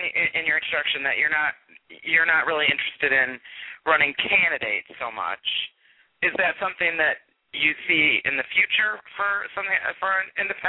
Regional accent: Michigan, United States; And so I'm originally from Michigan, where we also had closed primaries.

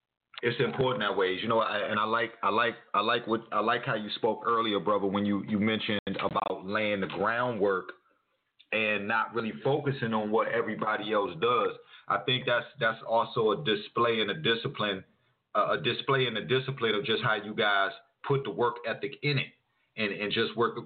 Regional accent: United States; Over here, I'm American. I love the music.

